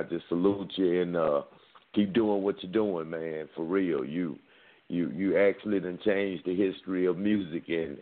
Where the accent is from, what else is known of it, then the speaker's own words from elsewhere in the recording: Jackson, Mississippi, United States; I'm from Jackson, Mississippi. I'm in the South.